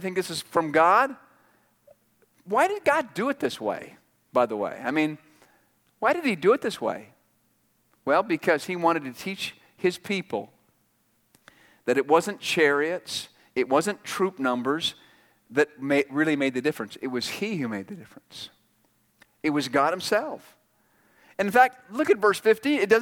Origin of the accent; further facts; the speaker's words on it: Bellevue, Washington, United States; I grew up in Bellevue, and I went to Sammamish High School in Bellevue.